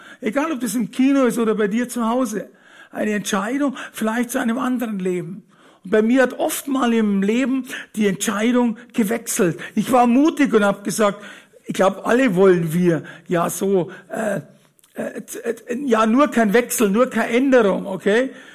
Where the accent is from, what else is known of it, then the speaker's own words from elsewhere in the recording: Fürstenfeldbruck, Bavaria, Germany; born there; accent: Bavarian; Ich bin geboren in Fürstenfeldbruck, meine Eltern, das ist kurz vor München, man hört immer im bayerischen Dialekt